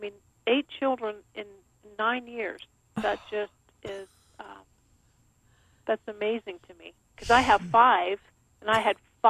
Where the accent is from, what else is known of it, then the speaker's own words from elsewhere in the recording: Sacramento, California, United States; also born or lived in Long Beach / San Francisco; I was born in Long Beach and moved up to Sacramento and San Francisco area before I was five and spent most of my time in that area until I was in my teens, and then I moved away again.